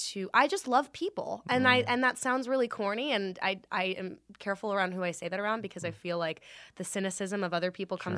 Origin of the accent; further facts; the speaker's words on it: Valley Village, California, United States; I grew up in Valley Village, technically, which okay. is North Studio City.